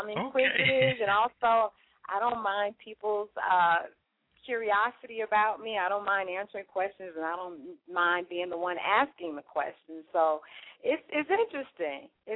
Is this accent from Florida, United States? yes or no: no; Queens, New York, United States; also born or lived in Bronx / Newark; I'm originally from Queens, but I have moved all over.